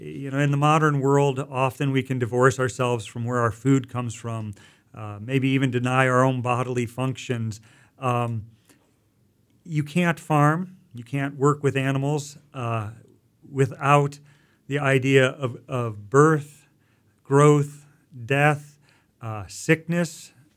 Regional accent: Elkhart, Indiana, United States; I grew up in Elkhart, Indiana, a factory town.

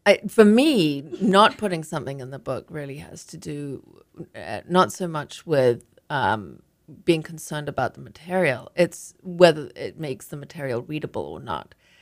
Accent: Zimbabwe; the memoir I wrote of my own childhood growing up in Rhodesia

